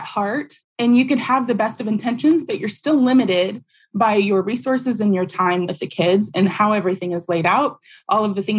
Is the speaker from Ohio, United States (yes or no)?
yes; Dayton, Ohio, United States; I taught for 5 years, actually in my hometown where I grew up. So I grew up in the school system, going to the public schools here near Dayton, Ohio.